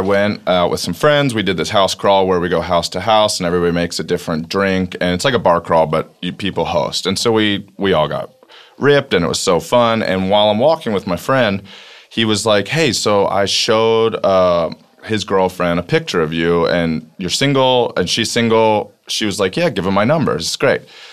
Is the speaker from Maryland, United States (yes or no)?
yes; Maryland, United States; I grew up in Maryland. I went to school at UMass, and I didn't know anyone.